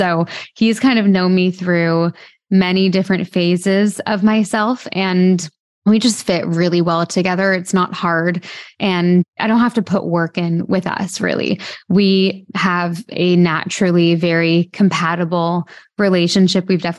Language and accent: English; Canada; moved away as an adult; I'm from Canada. I moved to London, England when I was 19 years old.